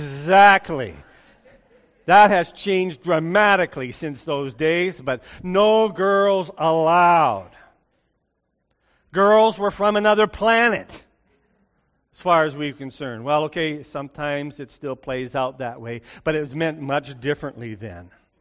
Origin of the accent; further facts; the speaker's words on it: Edmonton, Alberta, Canada; So let's start. I was raised in Edmonton.